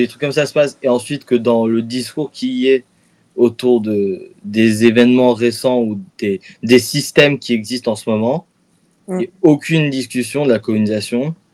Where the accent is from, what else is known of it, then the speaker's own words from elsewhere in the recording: United States; French is a second language; now in France; c'est un peu pour moi en tant qu'Américain aussi, c'est un peu comme ça que fonctionne la France en général.